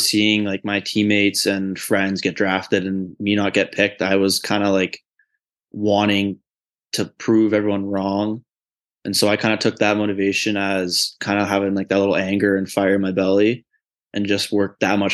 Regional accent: Oshawa, Ontario, Canada; I got picked up by Oshawa, my hometown team, in the first round.

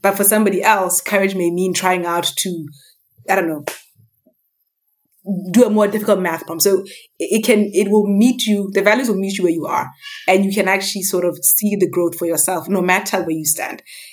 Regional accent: Botswana; And I come from Botswana historically.

